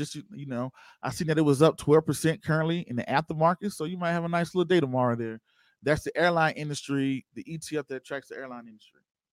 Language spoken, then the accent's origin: English; California, United States; I'm from the Bay.